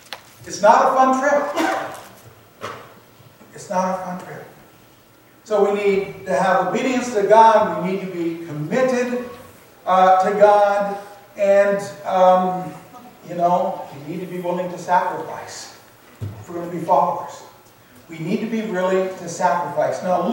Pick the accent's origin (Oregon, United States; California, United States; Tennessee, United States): Oregon, United States; I grew up in Western Oregon, in the Willamette Valley, where fishing is great, and you're 45 minutes from the ocean